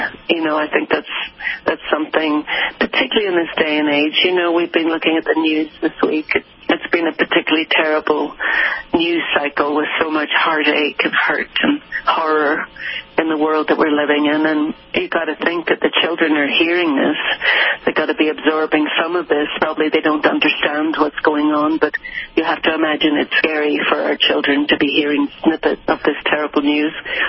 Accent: Ireland; moved away as an adult; I grew up in Ireland, and I was going to university in England.

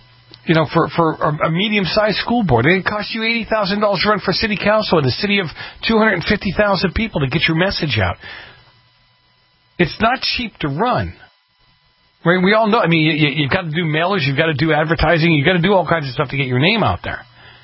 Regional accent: Boston, Massachusetts, United States; now in Milton, United States; I grew up in the north end of Boston and then moved out to Milton.

